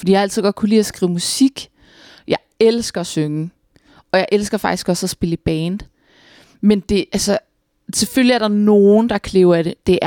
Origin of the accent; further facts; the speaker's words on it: Slagelse, Zealand, Denmark; Jeg er fra Slagelse.